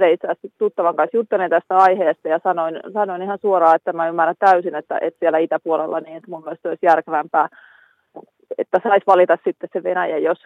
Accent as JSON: {"language": "Finnish", "town": "Tampere", "region": "Pirkanmaa", "country": "Finland", "tie": "born or raised there", "said": "mä itse Tampereelta kotoisin, mutta olen kaksikielinen, eli olen käynyt koulun kaikki ruotsiksi."}